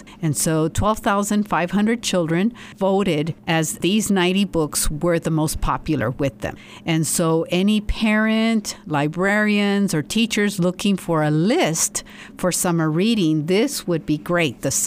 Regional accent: Guadalupe, California, United States; Yes, I'm from California, so I'm here now as a transplant in New Mexico and loving it. I really enjoy southern New Mexico and working at NMSU.

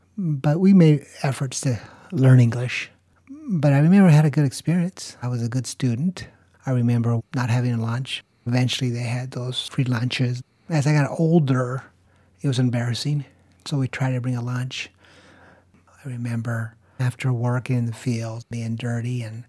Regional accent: Eagle Pass, Texas, United States; born there; I was born in Eagle Pass, Texas, back in 1959. I'm number 10 of 15 children, and we grew up as migrant workers.

